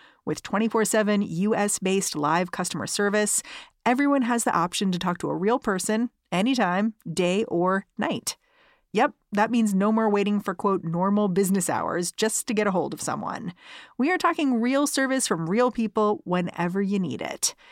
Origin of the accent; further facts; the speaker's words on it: New York, United States; I feel like this year, 2022, as a New Yorker, it kind of started with this shock to the system